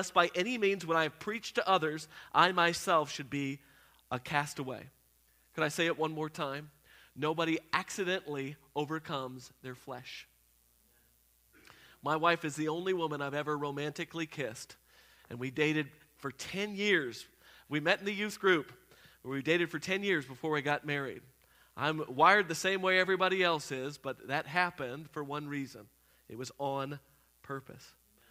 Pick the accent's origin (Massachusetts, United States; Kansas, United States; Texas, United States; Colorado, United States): Texas, United States; Houston; I grew up in Houston, where our team had just won back-to-back championships.